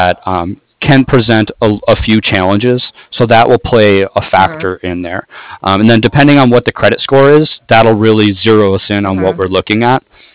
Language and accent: English; San Francisco, California, United States; also born or lived in Daly City; Okay, yeah, I'm actually from San Francisco, and I actually lived in Daly City, a small city right outside of San Francisco